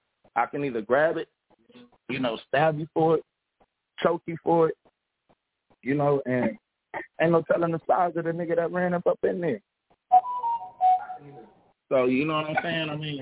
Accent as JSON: {"language": "English", "town": "Los Angeles", "region": "California", "country": "United States", "tie": "born or raised there", "said": "I'm from Crenshaw and Slauson, so I was born and raised on that side of town. L.A. is my stomping ground, bro."}